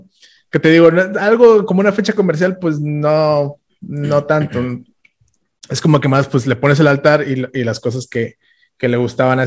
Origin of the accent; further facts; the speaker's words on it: Ciudad Victoria, Tamaulipas, Mexico; yo que soy de Ciudad Victoria, Tamaulipas, uh-huh. que estamos un poquito, también somos del norte, pero no tan del norte.